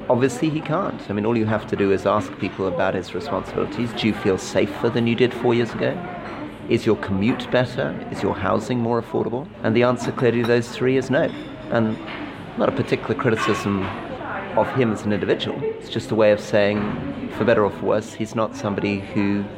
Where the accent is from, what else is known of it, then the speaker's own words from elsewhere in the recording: London, United Kingdom; Fundamentally, I'm a Londoner, but I'm a Londoner who has experience delivering in Britain and all over the world.